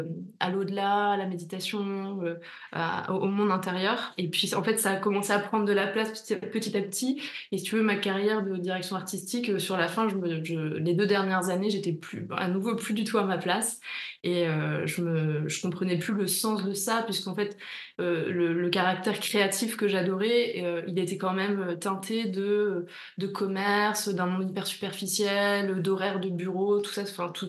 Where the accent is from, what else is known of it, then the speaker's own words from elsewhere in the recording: northern France, France; je viens du nord de la France, donc je change des souvenirs de l'école où on sort à 16h, il fait déjà nuit.